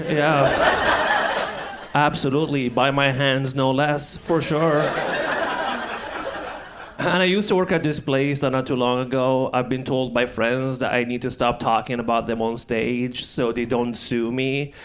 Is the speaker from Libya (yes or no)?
yes; Libya; I also, I'm originally from Libya, a country. And 10 years ago or so, I was driving my car back home and I got stopped at a checkpoint.